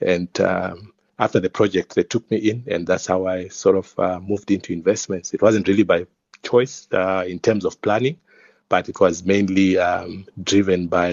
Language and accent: English; Masvingo, Zimbabwe; I was born in Zimbabwe, in fact, in a small town called Mashingo. It's probably the oldest town there in Zim. That's where I was born. Then I also grew up in the same town, did my schooling there